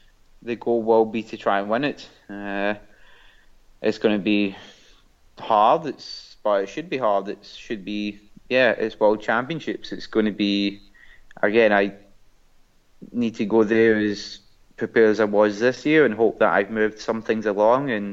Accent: Scotland, United Kingdom; accent: Scottish; Even with my Scottish accent, he understood the message

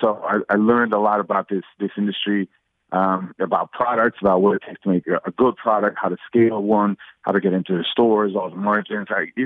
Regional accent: Guatemala; I'm from Guatemala, so we're both intrinsically tied to the cultural roots of Frescos

